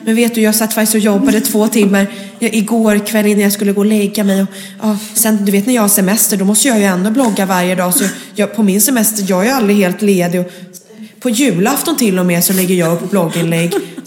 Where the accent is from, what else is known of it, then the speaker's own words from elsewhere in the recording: Nacka, Stockholm County, Sweden; Jag är uppvuxen i Nacka med min mamma och pappa och min lillebror.